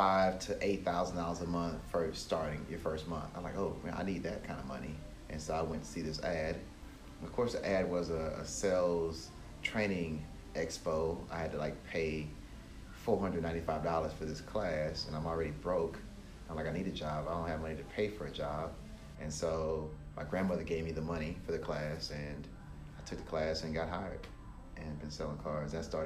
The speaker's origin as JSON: {"language": "English", "region": "Louisiana", "country": "United States", "moved": "yes", "said": "And I moved here in 2008 from Louisiana, and I've been working here for 11 years."}